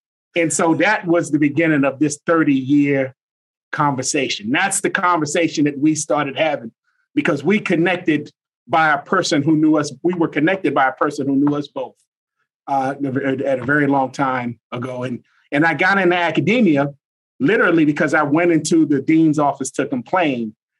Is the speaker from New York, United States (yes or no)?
yes; New York City, New York, United States; When you growing up in the hood, I grew up in New York City.